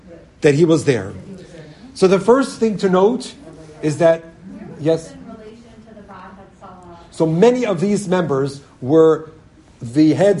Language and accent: English; Baltimore, Maryland, United States; That's why growing up in Baltimore, there was a shul.